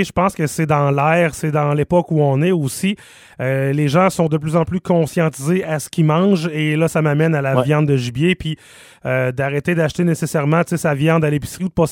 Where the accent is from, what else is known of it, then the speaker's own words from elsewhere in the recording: Quebec, Canada; est-ce qu'il y a des sorties qui sont prévues justement dans notre coin chez nous en Beauce